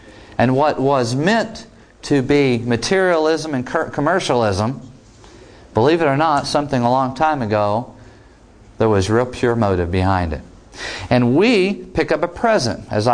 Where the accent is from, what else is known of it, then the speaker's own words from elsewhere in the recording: New Hampshire, United States; people laugh when I tell them I'm from Southern New Hampshire. They say, yeah, really south.